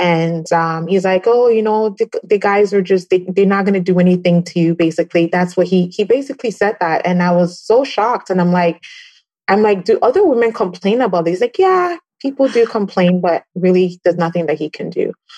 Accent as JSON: {"language": "English", "country": "Canada", "tie": "born or raised there", "also_born_or_lived": "Ghana", "said": "So I grew up in Canada, but originally from Ghana. So I'm based in Canada right now."}